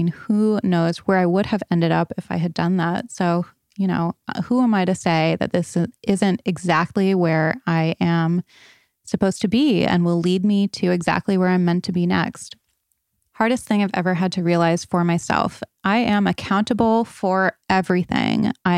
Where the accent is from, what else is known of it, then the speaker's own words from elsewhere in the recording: Raleigh, North Carolina, United States; now in San Francisco, United States; We live in San Francisco, but I'm from Raleigh, North Carolina, so the wedding was going to be in North Carolina.